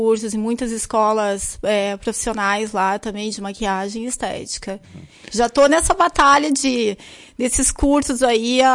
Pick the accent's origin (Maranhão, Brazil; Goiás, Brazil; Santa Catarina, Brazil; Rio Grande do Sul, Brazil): Rio Grande do Sul, Brazil; Lagoa Vermelha; Sim, sou daqui de Lagoa Vermelha, tomei água da bica, né?